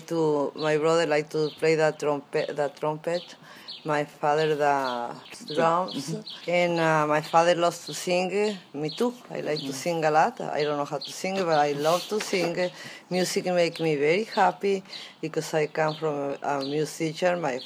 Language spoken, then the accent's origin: English; Mexico; English is a second language; And I'm come from Mexico. I grew up in a ranch, and I was a very happy little girl.